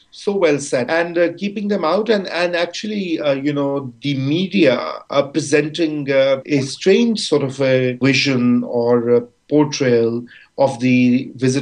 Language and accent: English; Pakistan; And more so because I write it as a Pakistani who considers, you know, or whose country considers Delhi to be the enemy capital.